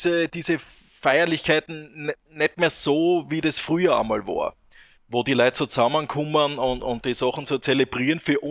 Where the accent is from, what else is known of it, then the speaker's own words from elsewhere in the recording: Styria, Austria; wir kommen zwar alle aus der Steiermark, aber ich bin persönlich im Süden aufgewachsen, also lebe im Süden der Steiermark